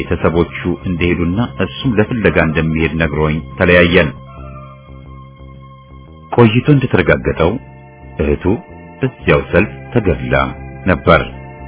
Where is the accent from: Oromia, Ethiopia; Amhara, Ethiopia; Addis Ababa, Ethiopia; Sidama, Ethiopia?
Addis Ababa, Ethiopia; ተወልጄ ያደግኩባት አዲስ አበባ እንደዚያን ቀን ሆና አይቻት አላውቅም።